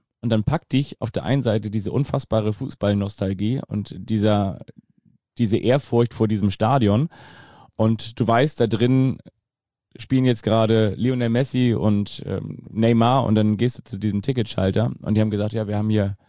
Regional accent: Kiel, Schleswig-Holstein, Germany; als Kieler

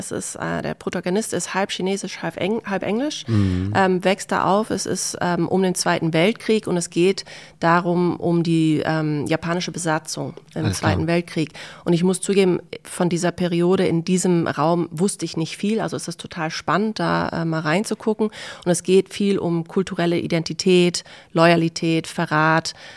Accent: Ibiza, Balearic Islands, Spain; das ist die Insel, auf der ich teilweise aufgewachsen bin in Spanien.

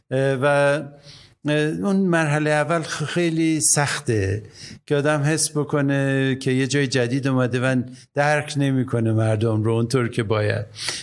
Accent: Iran; moved away as an adult; now in Nairobi, Kenya; و اون موقع هم شاید 28 سالم بود که از ایران اومدم بیرون، که یکم مشکل بود.

